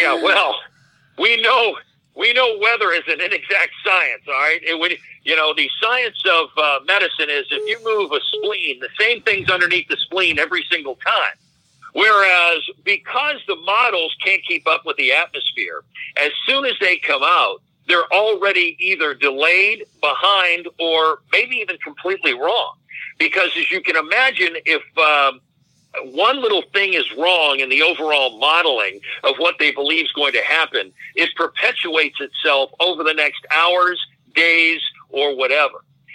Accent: Boston, Massachusetts, United States; I always enjoyed science, and I thought I might be a marine biologist when I grew up in Boston.

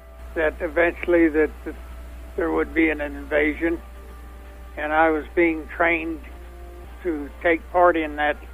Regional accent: LaBarge, Wyoming, United States; Most of my life in LaBarge, Wyoming.

